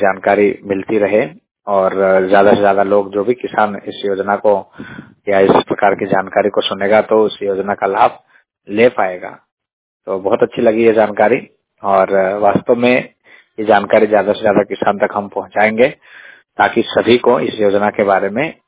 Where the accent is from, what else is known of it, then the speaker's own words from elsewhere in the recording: Phalaur, Madhya Pradesh, India; और मैं पाटी तहसील के ग्राम पंचायत फलौर का निवासी हूं।